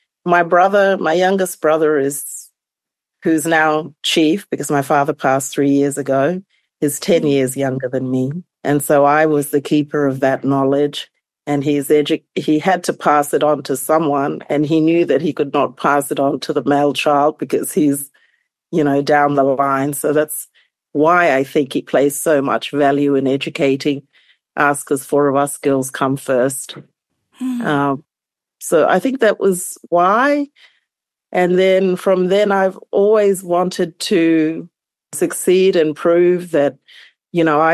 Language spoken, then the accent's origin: English; East Sepik, Papua New Guinea; so I'm from East Sipik